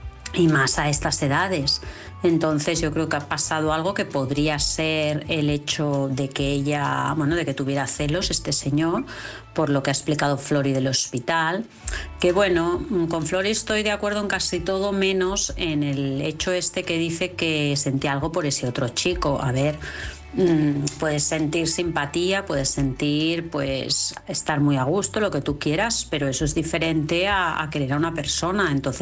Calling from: Vilassar de Mar, Catalonia, Spain; de Vilassar de Mar, de Barcelona.

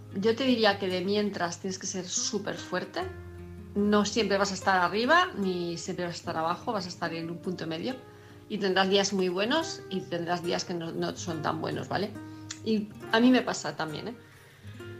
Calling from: Palma, Balearic Islands, Spain; de Palma de Mallorca

